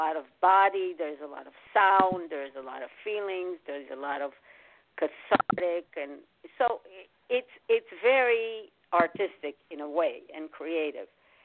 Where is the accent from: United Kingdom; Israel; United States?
Israel; Being born and raised in Israel, I mean, the wars, my dad was a veteran.